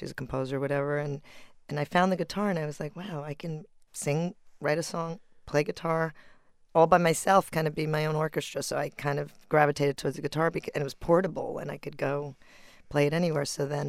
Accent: New York City, New York, United States; also born or lived in Guayaquil, Ecuador; I was born in Guayaquil, Ecuador, but I came as a baby girl. My parents brought me. We're immigrants, yes. And I was raised in New York City. I'm a … basically.

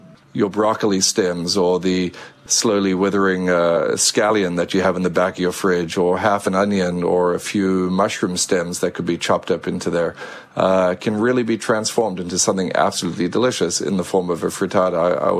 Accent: South Africa; I grew up with a big Indian influence in my diet just from where I grew up in South Africa.

